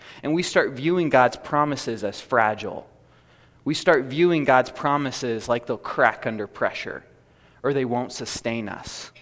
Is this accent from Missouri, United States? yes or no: yes; Kansas City, Missouri, United States; Growing up in Kansas City, we had a small little creek that ran behind our house about a mile or two in each direction.